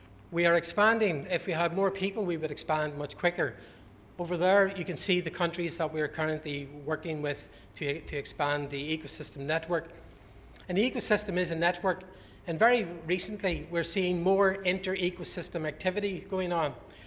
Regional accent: Belfast, Northern Ireland, United Kingdom; I'm from Belfast, you can hear my accent

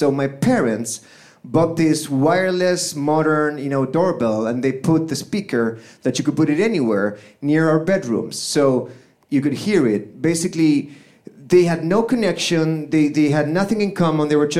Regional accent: Buenos Aires, Argentina; The apartment building where I grew up in Buenos Aires, Argentina, had two brothels.

